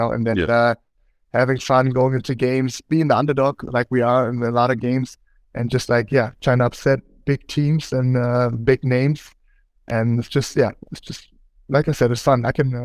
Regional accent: Hamburg, Germany; now in Berlin, Germany; I'm from Hamburg, also a big city in Germany

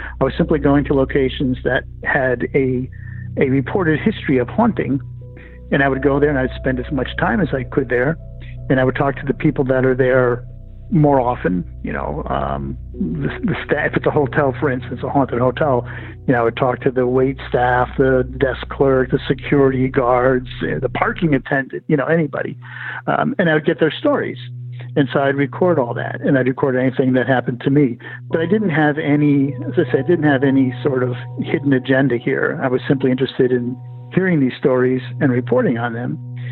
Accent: Connecticut, United States; I grew up in Connecticut, where you hear all these old stories from history and you hear legends and everything else.

